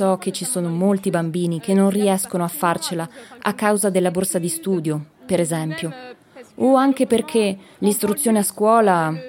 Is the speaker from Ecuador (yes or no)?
no; France; Sono di origine algerina, ma ho la nazionalità francese. Vivo in Francia da quando sono piccola. Sono nata in Francia.